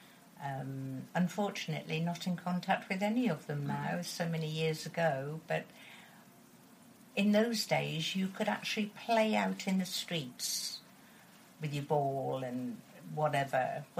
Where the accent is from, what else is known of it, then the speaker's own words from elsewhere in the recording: Yorkshire and the Humber, United Kingdom; born there; also born or lived in Cheltenham; I was born in Yorkshire.